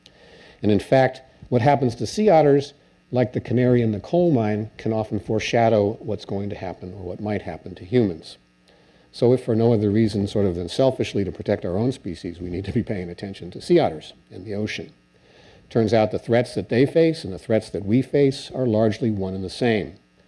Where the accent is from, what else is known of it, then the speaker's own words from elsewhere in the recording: California, United States; not just because I'm from Northern California.